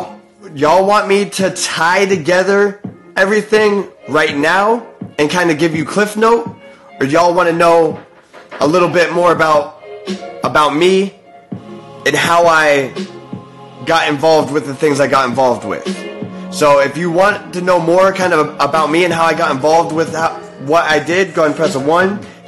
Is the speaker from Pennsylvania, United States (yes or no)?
yes; Erie, Pennsylvania, United States; They moved from my hometown, which at that time was Erie, Pennsylvania, and they moved to California